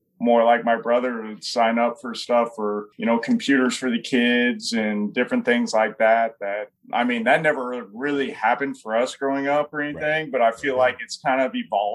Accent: Oklahoma, United States; But yeah, I grew up in Oklahoma and, you know, my mom's side of the family are part of the Cherokee Nation

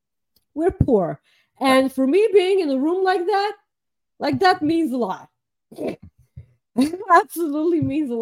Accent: Bulgaria; now in England; I'm from Bulgaria. I'm from Bulgaria and I'm on the right, okay?

